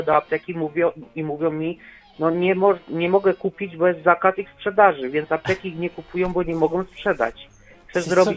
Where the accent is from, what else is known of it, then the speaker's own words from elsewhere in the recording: Silesian Voivodeship, Poland; Ja w ogóle jestem ze Śląska, więc z klimatu kopalni tak się moje życie p***szyło.